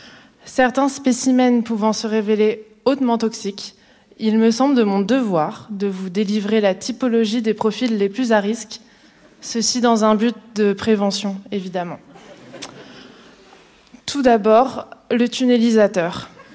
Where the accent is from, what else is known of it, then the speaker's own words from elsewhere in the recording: Grand Est, France; moved away as an adult; now in Paris, France; J'ai grandi en Moselle, dans un petit village tranquille, et je suis venue à Paris pour mes études.